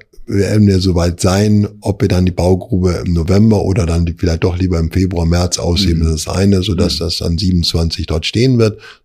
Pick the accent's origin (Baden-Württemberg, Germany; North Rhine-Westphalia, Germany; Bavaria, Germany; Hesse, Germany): North Rhine-Westphalia, Germany; Essen; Ich bin also zwischen Essen und Frankfurt unterwegs, habe auch eine Bleibe in Köln, bin also mal in Köln, mal zu Hause hier in Raum Frankfu